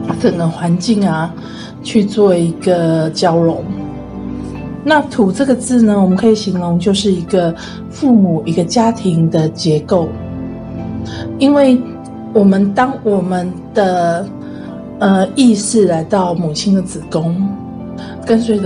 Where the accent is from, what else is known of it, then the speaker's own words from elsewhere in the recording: China; 像我们中国人有很多古老的概念啊